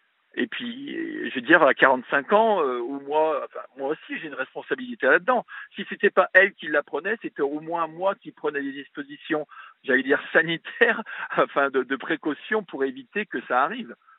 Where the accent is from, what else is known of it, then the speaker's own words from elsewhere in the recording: France; ou même venir même chez moi en France